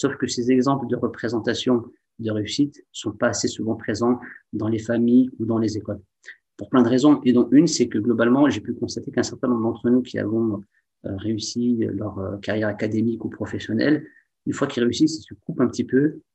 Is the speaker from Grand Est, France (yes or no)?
no; Saint-Étienne, Auvergne-Rhône-Alpes, France; born there; 41 ans. Je suis stéphanois de naissance. Hein. Je suis né à Saint-Étienne. Enfant de parents marocains de la région d'Agadir. Et je suis le troisième enfant d'une fratrie de 6